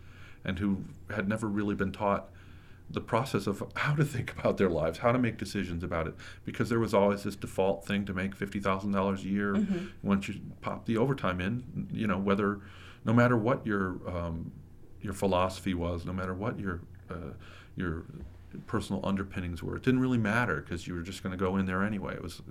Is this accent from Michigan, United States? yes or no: yes; Flint, Michigan, United States; I grew up in Flint. I came through the school system right at the end of the great manufacturing boom when everything was starting to contract.